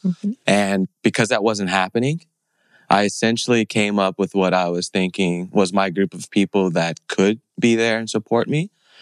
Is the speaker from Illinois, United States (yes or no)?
yes; Chicago, Illinois, United States; Growing up in Chicago, there's always been a talk with God.